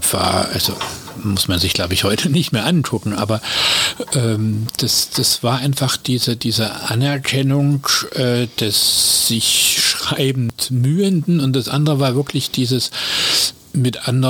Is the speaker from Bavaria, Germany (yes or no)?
no; Dresden, Saxony, Germany; Ich bin in Dresden geboren und da eben auch zur Schule gegangen.